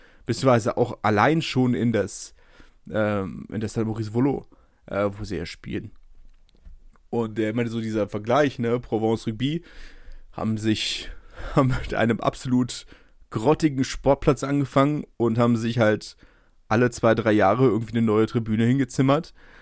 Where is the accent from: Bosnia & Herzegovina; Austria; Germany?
Germany; Berlin; kennt man als Berliner auch